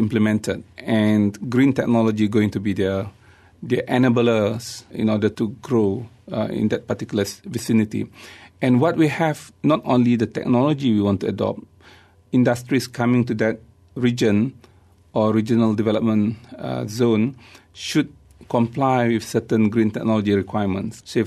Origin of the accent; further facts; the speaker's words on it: Negeri Sembilan, Malaysia; I'm very grateful because I'm from Negeri Sembilan personally.